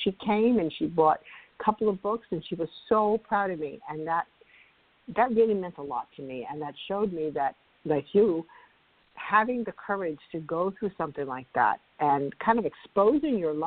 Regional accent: New York City, New York, United States; You know, I grew up in New York City, a very loud, busy, noisy city, which I still love New York City.

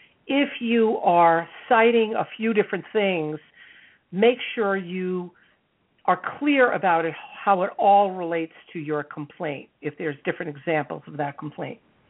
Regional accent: New York, United States; I come from a family where that was just the way we talked. We're from New York and we were loud and fast

